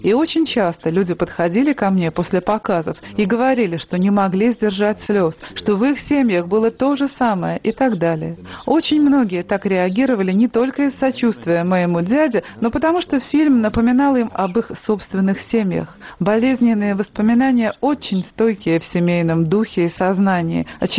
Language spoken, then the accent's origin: Russian; Wuppertal, North Rhine-Westphalia, Germany; сделал карьеру в моем родном городе Вупертале. То есть уже гораздо позже я понял, вот оно что, значит, мой город был весь заражен нацизмом.